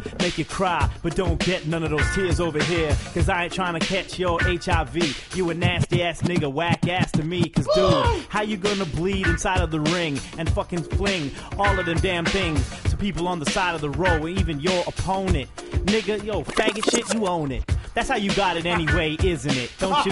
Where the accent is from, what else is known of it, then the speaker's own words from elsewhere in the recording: Toronto, Ontario, Canada; You know I'm a champion because I'm from Toronto.